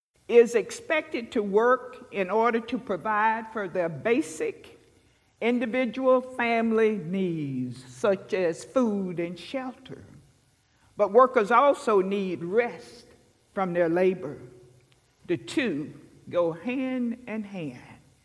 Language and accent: English; the South, United States; When I was growing up in the South, Americans honored the Sabbath.